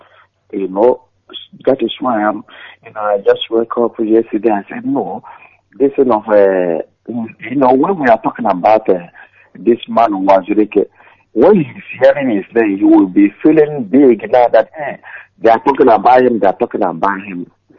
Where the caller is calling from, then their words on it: Denmark; I'm calling from Denmark